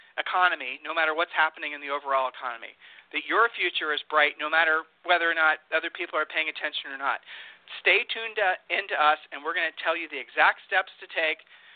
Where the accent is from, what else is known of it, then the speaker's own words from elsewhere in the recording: Texas, United States; I'm thinking about my home state here. Houston.